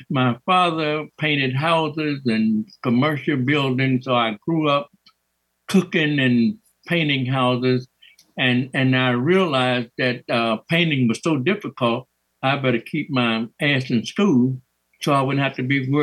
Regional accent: Mississippi, United States; now in South Bend, United States; I was born and raised and educated in Mississippi. I traveled the world through the Army and learning art. And I ended up in South Bend, Indiana, teaching middle school art and adult basic education.

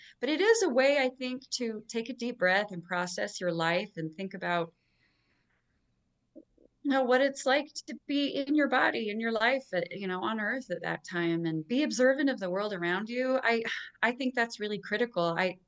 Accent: Logan, Utah, United States; now in Pleasant View, United States; So I was telling you, I'm from Logan. So the college town feel is really delightful for me.

